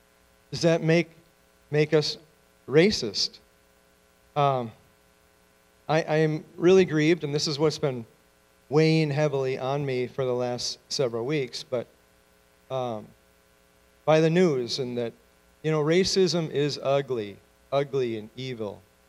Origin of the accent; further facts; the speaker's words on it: Chicago, Illinois, United States; You know, I grew up in the Chicago area, and it was Polack jokes.